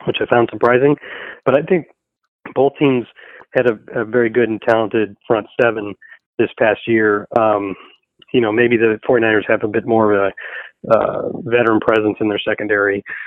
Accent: St. Louis, Missouri, United States; And I grew up in Missouri on the other side of the state in St. Louis. So it was close to home too.

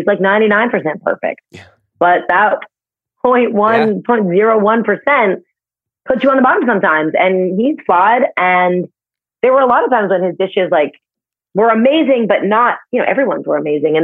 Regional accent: Canada; I'm from Canada.

